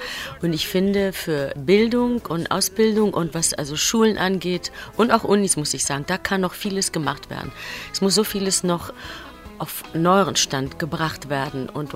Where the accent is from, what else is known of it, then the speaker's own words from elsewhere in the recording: Hamburg, Germany; also born or lived in Greece; Ich bin ja in Griechenland geboren, aber in Hamburg aufgewachsen.